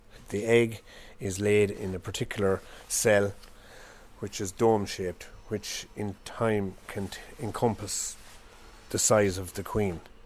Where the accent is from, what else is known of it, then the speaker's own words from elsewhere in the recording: Tipperary, Ireland; now in Dublin, Ireland; I'm attached to Ringsend Garage in Dublin 4. I'm originally from Tipperary, and we always had bees at home when I was growing up.